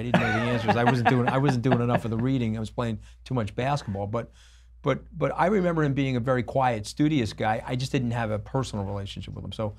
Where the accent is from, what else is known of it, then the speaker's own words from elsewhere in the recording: United States; I was rooting for him because I'm an American.